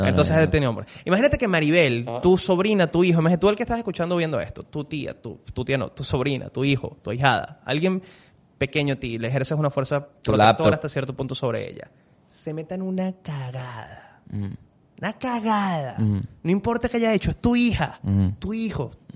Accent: Venezuela; porque venimos de Venezuela

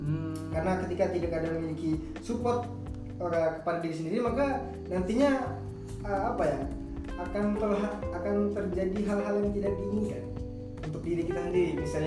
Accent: West Nusa Tenggara, Indonesia; kalau aku aslinya dari NTB, Mas.

